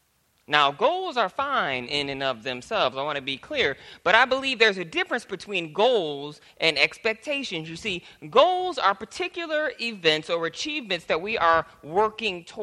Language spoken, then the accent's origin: English; Michigan, United States; I grew up in Michigan, so it's in the Midwest